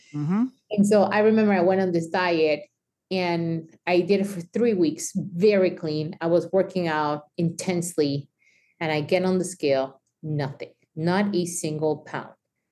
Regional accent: Mexico; especially me growing up in Mexico, nobody talks about thyroid.

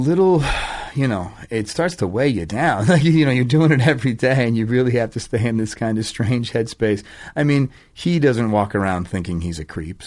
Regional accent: Boston, Massachusetts, United States; I grew up in Boston where there's a lot of, you know

